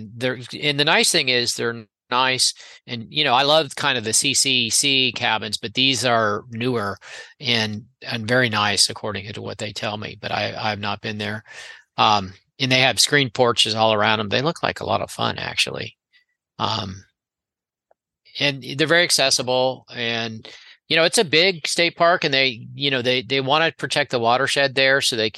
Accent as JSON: {"language": "English", "town": "Gainesville", "region": "Florida", "country": "United States", "tie": "born or raised there", "said": "that was our experience because I grew up in Gainesville and we took them to Ocala and went to Silver Springs"}